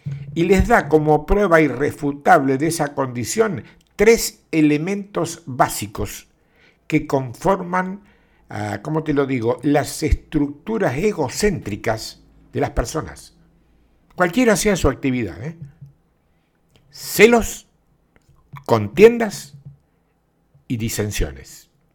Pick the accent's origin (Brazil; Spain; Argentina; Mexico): Argentina; aquí en mi país, en Argentina